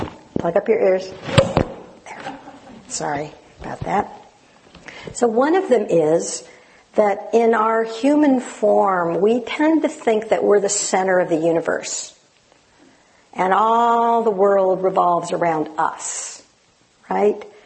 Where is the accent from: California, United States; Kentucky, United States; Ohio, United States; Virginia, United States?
California, United States; I grew up in the Sierras and the Ventana, the Big Sur, much drier. And a little bit quieter.